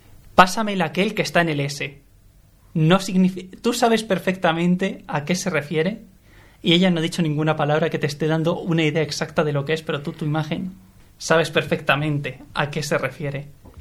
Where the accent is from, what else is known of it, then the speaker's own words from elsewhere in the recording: Spain; Porque nosotros también, como españoles